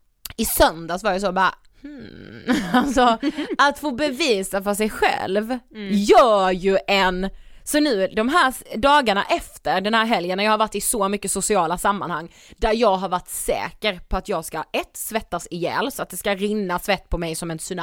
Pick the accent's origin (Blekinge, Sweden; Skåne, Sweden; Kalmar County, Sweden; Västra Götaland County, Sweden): Blekinge, Sweden; Karlshamn; Jag var hemma i Karlshamn.